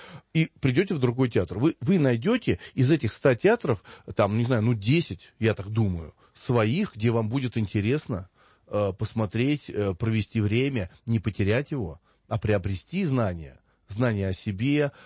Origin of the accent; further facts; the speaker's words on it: Moscow, Russia; И я, как коренной москвич, любящий Россию, считаю, что нужно об этом говорить.